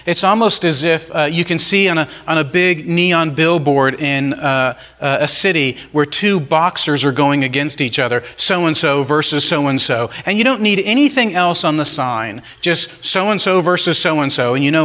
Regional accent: Albuquerque, New Mexico, United States; I grew up in New Mexico, in Albuquerque. And if you have been to Albuquerque, there are a lot of arroyos, these big concrete-lined ditches all over the city

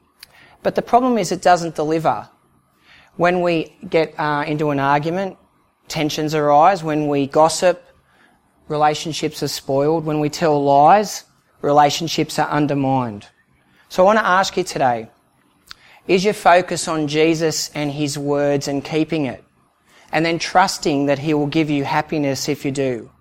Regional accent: Newcastle, New South Wales, Australia; Like, I'm an Aussie and I work with Aussies

